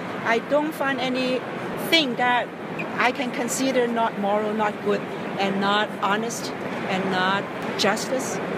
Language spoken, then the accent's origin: English; China; He died a long time ago, but he was suffering in China. I'm from China.